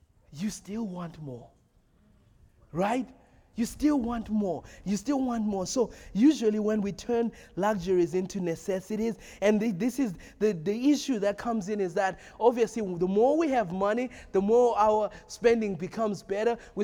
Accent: United States; And I'm no longer exempt because I'm an American.

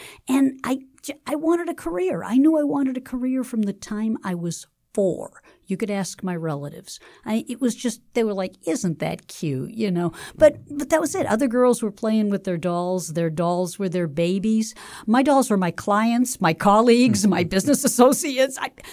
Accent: Dorchester, Massachusetts, United States; I was raised near Franklin Field. The neighborhood was very different in those days, but Dorchester has always been a neighborhood of immigrants.

